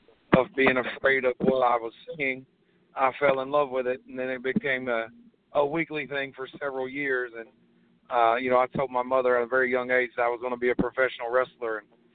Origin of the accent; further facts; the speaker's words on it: Georgetown, Kentucky, United States; and I'm from Georgetown, Kentucky